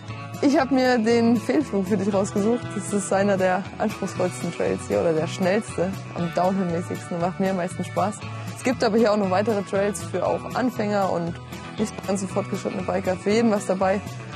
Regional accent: Saalfeld, Thuringia, Germany; Saalfeld ist meine Heimatstadt, ich bin hier geboren

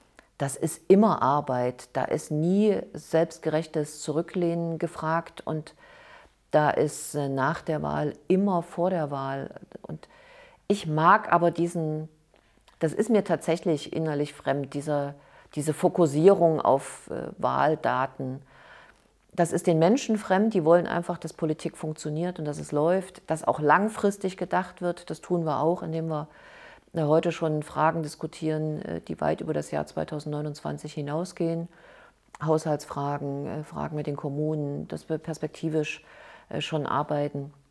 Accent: Thuringia, Germany; ich komme aus Westthüringen

